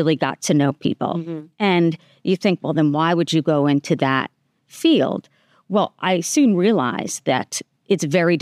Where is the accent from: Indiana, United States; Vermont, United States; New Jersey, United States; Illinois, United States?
New Jersey, United States; growing up in New Jersey with my parents and their friends and growing up with their kids